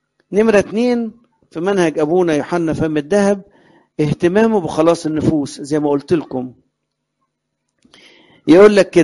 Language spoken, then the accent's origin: Arabic; Alexandria, Alexandria Governorate, Egypt; عشان انا اصلا من اسكندرية